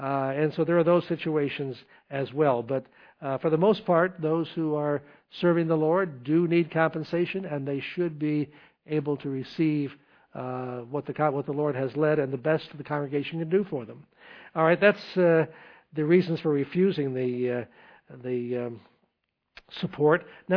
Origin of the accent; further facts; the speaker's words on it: Albany, New York, United States; I was from the Albany area, and Colony was a different world. I never knew Colony until I came out here for the church.